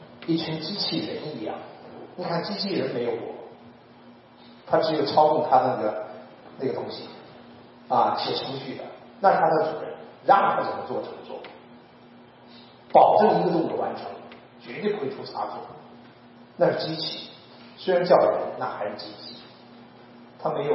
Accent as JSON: {"language": "Chinese", "region": "Henan", "country": "China", "tie": "born or raised there", "said": "用我家乡话，我们河南农民常用一下"}